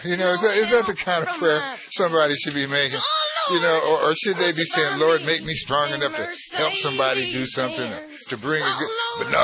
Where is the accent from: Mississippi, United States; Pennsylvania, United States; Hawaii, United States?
Mississippi, United States; wait a minute, I'm from Mississippi. Of course, I'm not there.